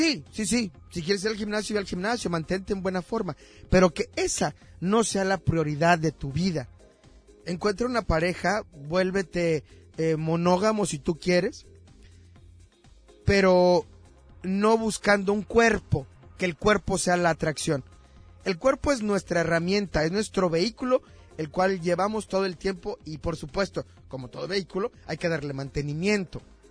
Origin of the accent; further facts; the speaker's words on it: Tamaulipas, Mexico; Yo soy de Tamaulipas, me da vergüenza.